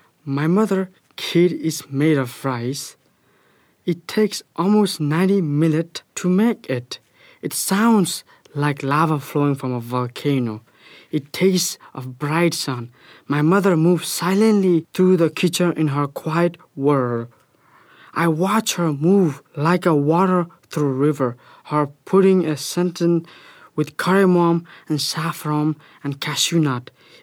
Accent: Nepal; I'm from Nepal

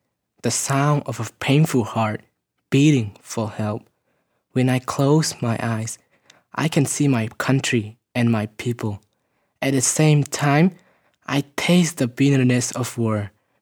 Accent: Myanmar; I'm from Burma.

